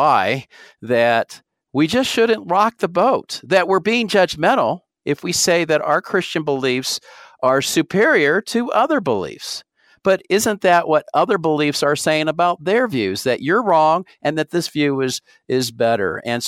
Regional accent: Utah, United States; As I mentioned, I'm from Utah, and so I'm flying out of Salt Lake City a lot.

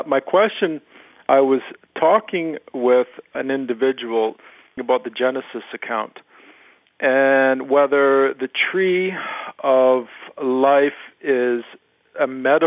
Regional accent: Surrey, British Columbia, Canada; I'm another Canadian.

